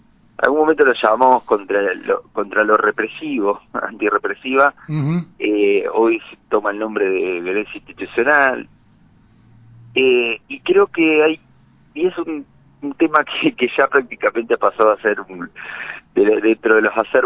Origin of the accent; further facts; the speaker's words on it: La Pampa, Argentina; moved away as an adult; Yo soy de La Pampa, pero hace 15 años que me fui a vivir a la ciudad de Buenos Aires a estudiar. Actualmente estoy viviendo ahí a los alrededores